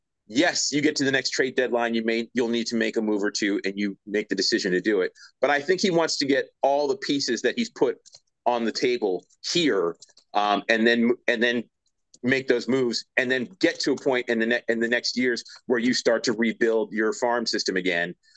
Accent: Baltimore, Maryland, United States; born there; I'm not from Philly because I was born in Baltimore, and I expect to live in Baltimore my entire life.

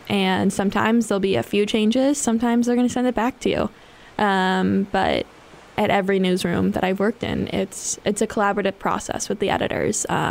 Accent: Minneapolis, Minnesota, United States; I'm from Minneapolis, Minnesota, but I just graduated from Boston University in May and started here in June.

